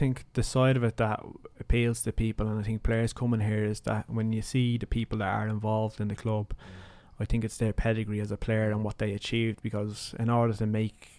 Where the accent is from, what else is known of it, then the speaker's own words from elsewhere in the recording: Ireland; I supported them when I was a kid, because growing up in Ireland